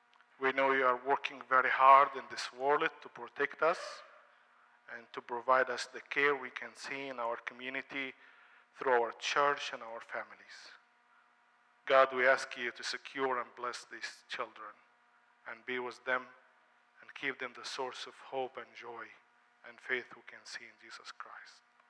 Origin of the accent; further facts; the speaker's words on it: Egypt; these tools I grew up with in Egypt.